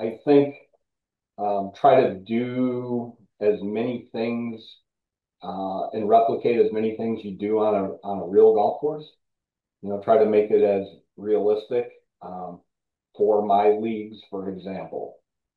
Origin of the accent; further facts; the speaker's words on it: Palos Heights, Illinois, United States; I grew up in Palos Heights. I live in the Orland area now